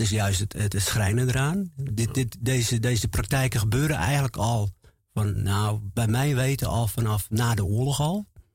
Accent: Colombia; Ik kom uit Colombia.

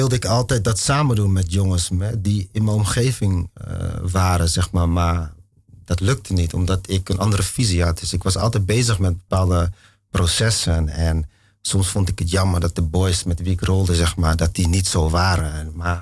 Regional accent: Deventer, Overijssel, Netherlands; Deventer.

